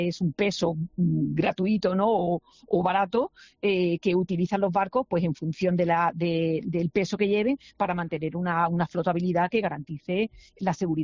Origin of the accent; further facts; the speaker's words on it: Málaga, Andalusia, Spain; yo hablo de mi tierra, de Málaga